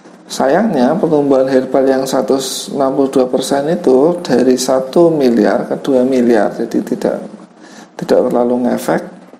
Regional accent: Blora, Central Java, Indonesia; born there; Jadi kalau di Blora ada ya, jadi di kota kelahiran saya itu ada

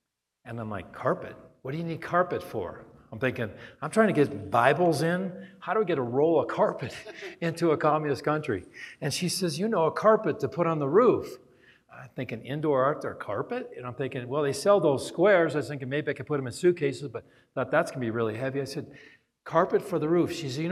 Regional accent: Wyoming, United States; growing up in Wyoming, my dad always said, son, we can do it ourselves.

